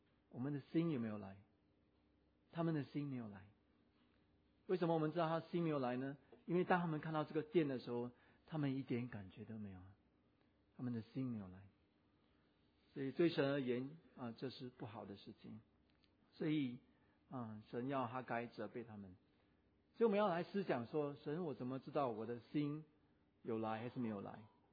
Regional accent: Fujian, China; accent: Fujianese; 我们福建话叫 激心 嘛，会心碎，会心痛

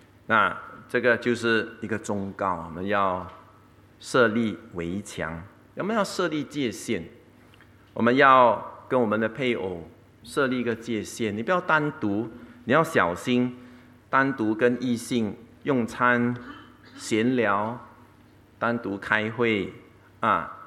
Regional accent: Singapore; 我以为是安全，我是新加坡人嘛，幼稚

